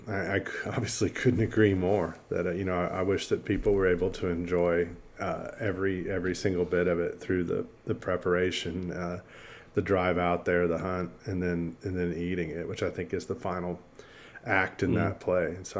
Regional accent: Texas, United States; I'm born and raised in Texas. I grew up in North Texas, and currently live in Austin, so in Central Texas.

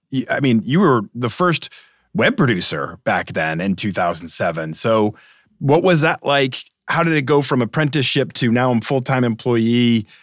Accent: Boston, Massachusetts, United States; also born or lived in Atlanta / Seattle / Denver; now in Philadelphia, United States; I mean, I grew up in Boston, moved to Atlanta for my first job, moved to Seattle for my second job, moved to Denver, live outside of Philly now.

